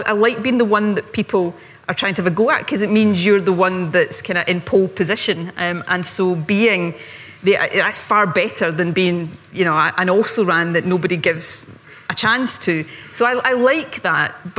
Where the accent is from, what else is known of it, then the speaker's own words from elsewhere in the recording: Scotland, United Kingdom; the joke in Glasgow, or where I grew up in Ayrshire